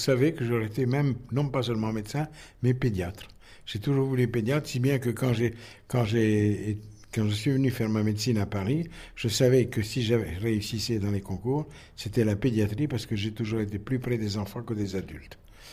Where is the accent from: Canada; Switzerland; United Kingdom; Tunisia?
Tunisia; Tunis, Tunis Governorate; moved away as an adult; now in France; Je suis né en Tunisie, à Tunis, en 1931. J'ai fait mes études de lycée en Tunisie, au lycée Carnot à Tunis. Et puis, je suis venu à Paris faire mes études à la faculté de médecine